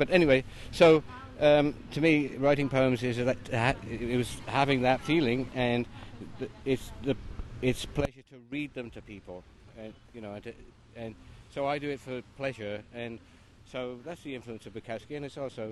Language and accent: English; Stratford-upon-Avon, West Midlands, United Kingdom; Well, my hometown is Stratford-on-Avon, and my house is on the same street as Shakespeare's marital home.